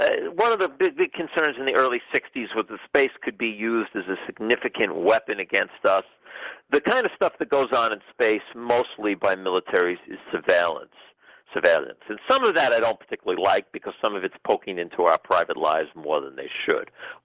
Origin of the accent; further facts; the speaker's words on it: United States; I do talk about things that I think are of certain importance for me as an American and for other Americans